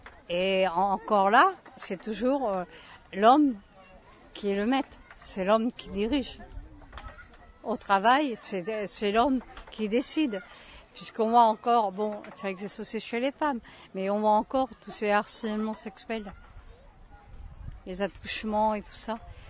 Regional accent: France; Et je suis française, donc je peux parler.

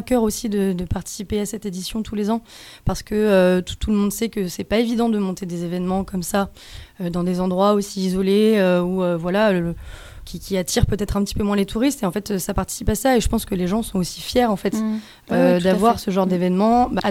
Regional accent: Fougères-sur-Bièvre, Centre-Val de Loire, France; Moi, je viens de Fougères-sur-Bièvre, tout à fait.

